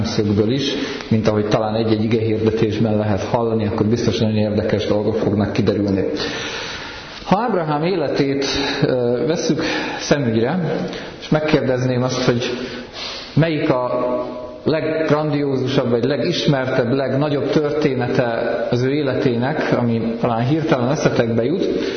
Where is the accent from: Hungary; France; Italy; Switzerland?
Hungary; Budapest; now in Békés, Hungary; Békésről vagyok. Itt egyébként pesti származású vagyok, aztán lelkipásztori hivatásomat kezdtem Békés megyében, ott vagyok már 20 éve, különféle gyülekezetekben. Békésen lakunk, ott építkeztünk